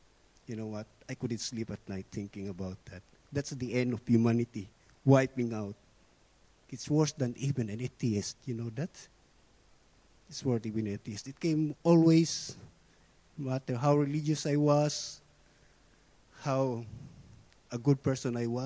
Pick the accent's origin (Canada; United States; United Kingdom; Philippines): Philippines; now in Australia; So I came from the Philippines. So we moved here in Australia in year 2008. So when I was in the Philippines, I grew up like a religious boy